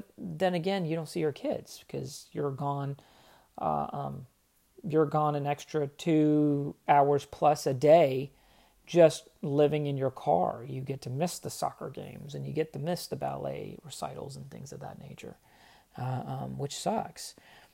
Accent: Texas, United States; accent: Southern; I know I said I'm from Texas, but my Southern accent never really stuck with me.

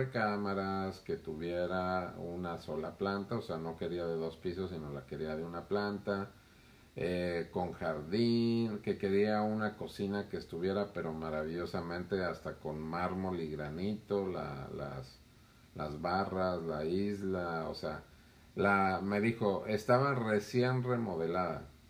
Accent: Mexico; ahora sí que como buen mexicano dije

